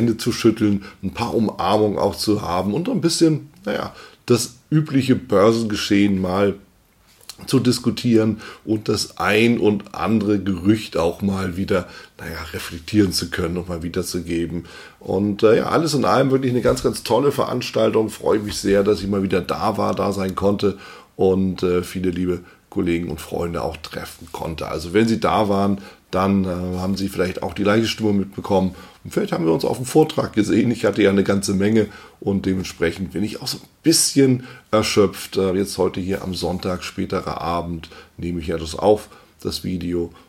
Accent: Hamburg, Germany; Ich bin in Hamburg. Für ein paar Tage nach der World of Trading besuche ich natürlich nochmal meine alte Heimatstadt und schaue bei meinen Eltern vorbei

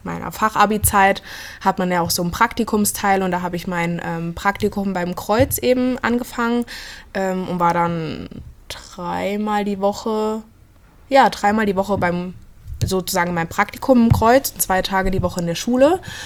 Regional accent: Blankenau, Hesse, Germany; also born or lived in Fulda; geboren bin ich in Fulda, aber aufgewachsen in Blankenau. Also das ist, liegt in der Gemeinde Hosenfeld, das ist so 18 Kilometer von hier entfernt. Genau, und war eigentlich schon immer in Fulda und bin hier auch auf die Schule gegangen.

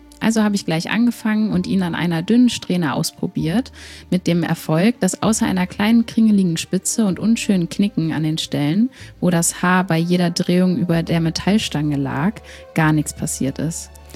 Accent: North Rhine-Westphalia, Germany; beim Kölnisch Wasser. Ich komme ja aus der Ecke und das kennt man von klein auf

